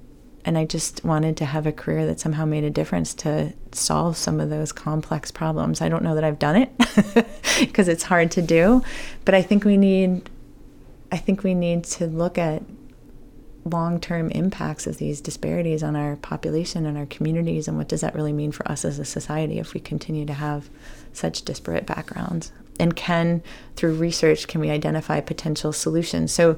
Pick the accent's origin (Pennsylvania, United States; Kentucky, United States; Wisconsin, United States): Wisconsin, United States; Shorewood; I grew up in Shorewood, which is the first suburb north of the city of Milwaukee, at a time when we had the 220 busing program.